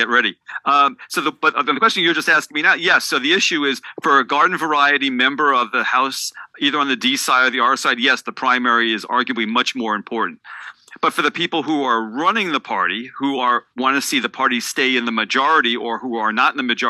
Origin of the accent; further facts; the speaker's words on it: New York, United States; But I'm originally from Long Island, so I grew up with Jets and Giants.